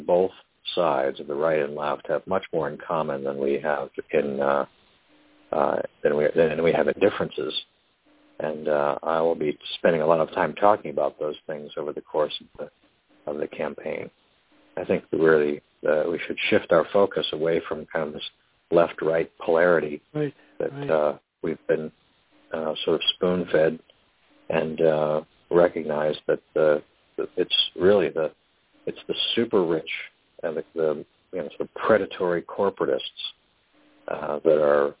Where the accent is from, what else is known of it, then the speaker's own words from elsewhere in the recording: Shelburne Falls, Massachusetts, United States; when I was a child growing up in Shelburne Falls.